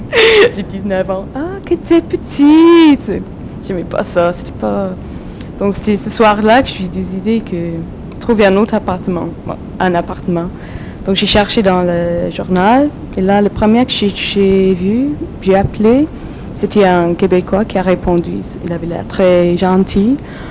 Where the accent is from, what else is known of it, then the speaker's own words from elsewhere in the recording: England, United Kingdom; Pendant que chez nous, en Angleterre, c'est les antiquités qui sont plus respectées.